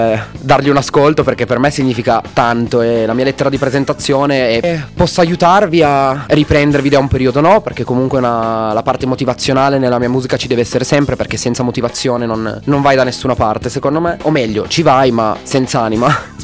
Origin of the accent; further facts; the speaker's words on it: Alba, Piedmont, Italy; sono un ragazzo molto semplice, sono nato e cresciuto ad Alba.